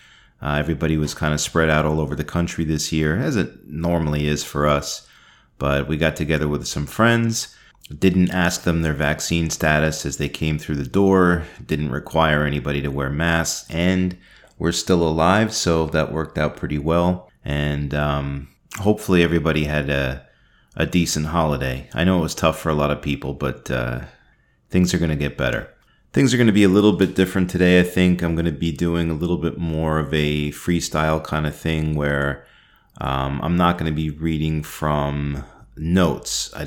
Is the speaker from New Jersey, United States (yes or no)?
yes; New Jersey, United States; I grew up in Sussex County. That's mostly Republican, but where I am right now, tons of Democrats.